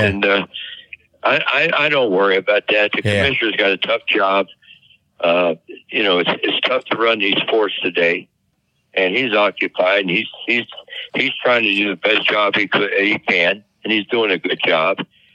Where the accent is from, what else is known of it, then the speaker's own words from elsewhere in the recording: Cincinnati, Ohio, United States; I go back to Cincinnati quite often because it's my hometown, and it's always going to be my hometown.